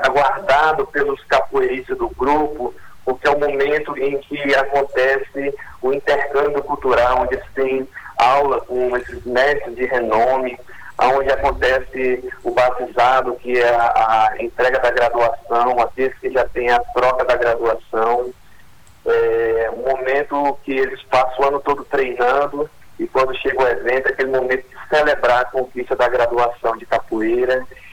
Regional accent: Acre, Brazil; nós, como brasileiros que somos e acrianos de pé rachado

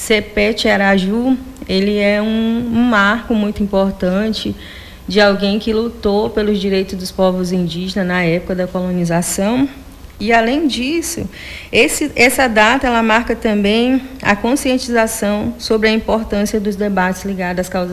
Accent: Rio Branco, Acre, Brazil; Eu nasci em Rio Branco e morei na aldeia, no Mamuadate, que é a terra indígena do meu povo, até os 4 anos de idade. E depois eu saí, que minha avó adoeceu, a gente veio morar em Rio Branco.

